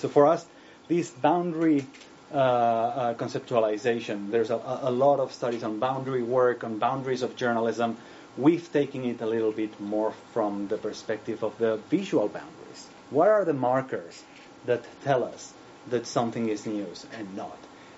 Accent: Barcelona, Catalonia, Spain; English is a second language; moved away as an adult; now in Sweden; As I said, I live in Sweden, but I am originally from Barcelona.

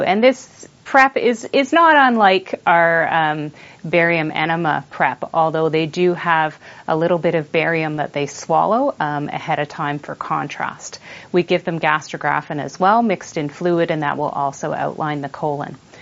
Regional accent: Halifax, Nova Scotia, Canada; I'm from Halifax, Nova Scotia, Canada.

